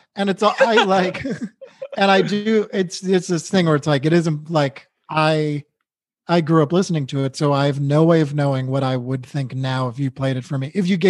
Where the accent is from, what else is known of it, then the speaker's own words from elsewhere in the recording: New England, United States; I grew up in New England, but you like meet someone from Philadelphia or from California, and that's really exotic